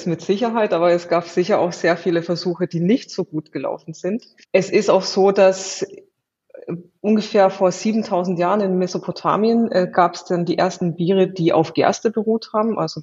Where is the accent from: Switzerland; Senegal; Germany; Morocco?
Germany; Southern Germany; ich komme aus Süddeutschland